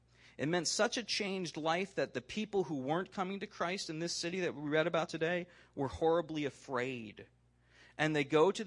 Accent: United States; I'm an American.

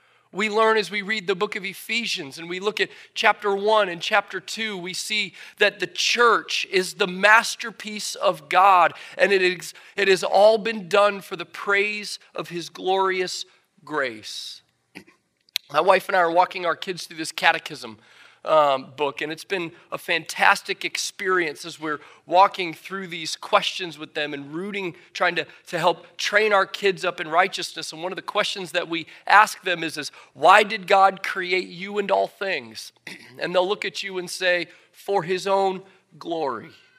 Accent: Midwest, United States; born there; now in Syracuse, United States; I was born in Illinois and Michigan. My wife is an Iowa girl. I love like meatloaf and mashed potatoes and things in crock pots and, you know, all like I'm as Midwestern as you can get in a lot of ways.

